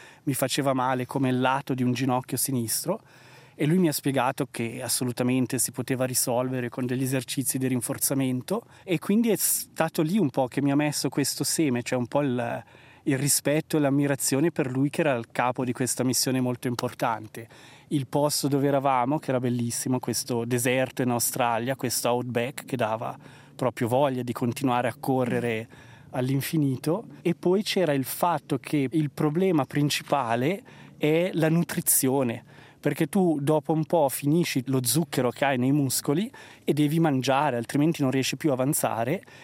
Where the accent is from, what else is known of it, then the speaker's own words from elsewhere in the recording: Cureglia, Ticino, Switzerland; now in Neuchâtel, Switzerland; ho 46 anni, vivo a Neuchâtel ma sono cresciuto a Coreglia in Ticino